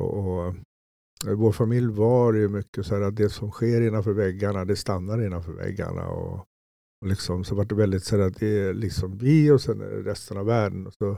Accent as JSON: {"language": "Swedish", "town": "Stockholm", "region": "Stockholm County", "country": "Sweden", "tie": "born or raised there", "also_born_or_lived": "Solna / Turku, Finland", "said": "7-åring och sådär, när jag hade blivit mobbad ganska mycket i Stockholm här jag växte upp. Jag föddes i Stockholm, eller i Solna. Sen flyttade min familj till Åbo, eller pappa skickade mamma och mig till Åbo."}